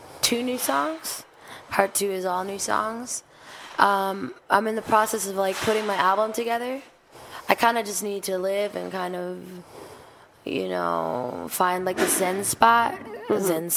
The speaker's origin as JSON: {"language": "English", "region": "Berlin", "country": "Germany", "said": "Yeah, I'm really from Berlin."}